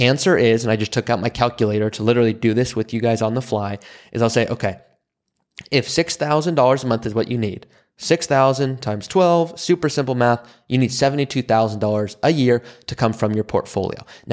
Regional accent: Malibu, California, United States; but I grew up in Malibu, California, very affluent area

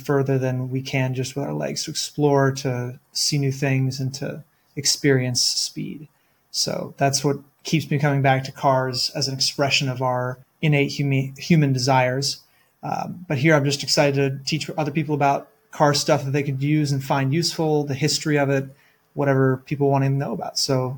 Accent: Illinois, United States; also born or lived in California / Colorado; I'm from Illinois originally, but I've been all over in California and Colorado since then.

